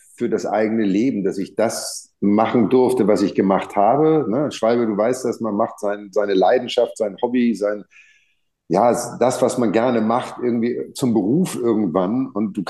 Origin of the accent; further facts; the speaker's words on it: Elmshorn, Schleswig-Holstein, Germany; Ich komme ja aus Elmshorn, ne? Es ist ja nicht so weit von Hamburg weg